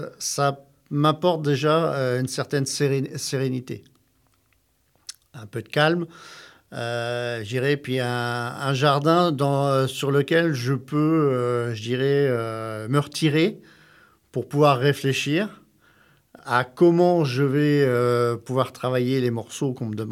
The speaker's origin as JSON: {"language": "French", "town": "Alençon", "region": "Normandy", "country": "France", "said": "moi, je viens d'Alençon. Et ça fait déjà pas mal d'années que j'habite à Alençon."}